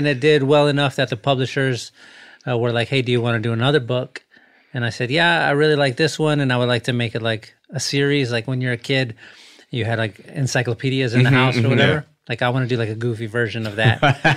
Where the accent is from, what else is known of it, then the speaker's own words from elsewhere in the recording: San Antonio, Texas, United States; When I grew up in San Antonio, I grew up on the South Side